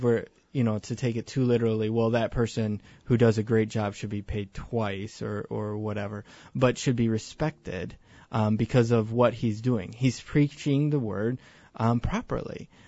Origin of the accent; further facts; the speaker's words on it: Howell, Michigan, United States; now in Edwardsville, United States; You know, I grew up in Howell, Michigan, far away from St. Louis